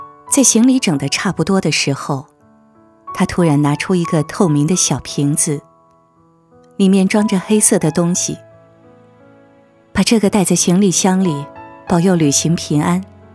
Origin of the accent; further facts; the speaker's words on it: Taiwan; 妈妈还告诉我，这是我们闽南人的传统。祖先从唐山过台湾时，人人都带着一些故乡的泥土